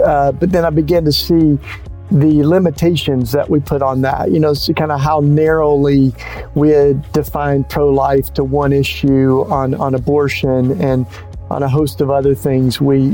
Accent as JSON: {"language": "English", "region": "Tennessee", "country": "United States", "tie": "born or raised there", "said": "I grew up in Tennessee and fell in love with Jesus in the Bible Belt"}